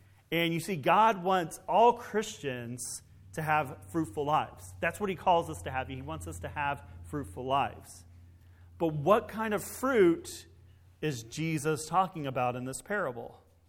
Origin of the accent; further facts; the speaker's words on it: Scurry, Texas, United States; when I was a boy growing up in Scurry, Texas, out in the middle of nowhere, just south of Dallas, we had a pear tree in our front yard.